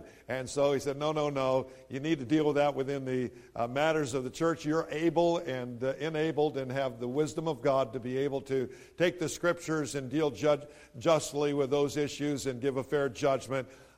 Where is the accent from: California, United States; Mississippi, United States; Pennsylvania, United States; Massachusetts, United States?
California, United States; I was born and raised in California.